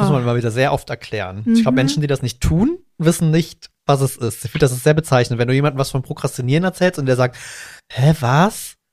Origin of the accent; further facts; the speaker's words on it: Germany; das war als Deutscher natürlich auch völlig bescheuert, in Holland, oder zumindest in Maastricht